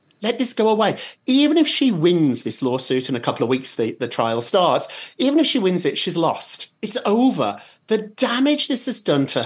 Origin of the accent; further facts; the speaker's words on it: United Kingdom; I grew up in Britain